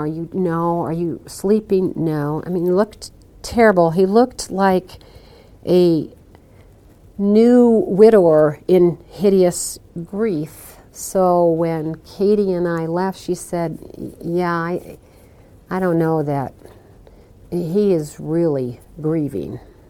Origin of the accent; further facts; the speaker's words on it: Iowa, United States; Mike's from Missouri. I'm from Iowa. I shot guns.